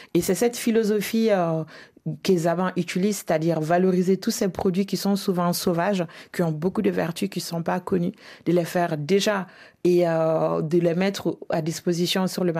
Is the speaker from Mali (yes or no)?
yes; Mopti, Mali; born there; En plus, là où je suis née, à Mopti, on a toutes les ethnies du Sahel jusqu'au Maghreb.